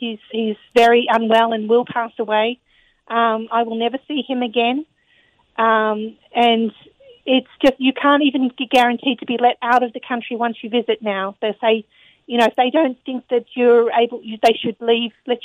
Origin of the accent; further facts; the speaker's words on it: Australia; moved away; I've lived here for 12, going on 13 years. And I've seen my home country, Australia, just dissolve into absolute anarchy